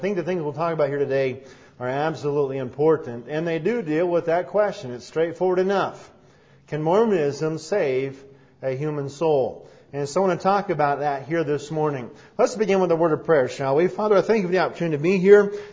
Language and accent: English; Idaho, United States; Of course, I grew up here in Idaho, but in the year 2000, we had just been called to pastor the Pocatello Baptist Church.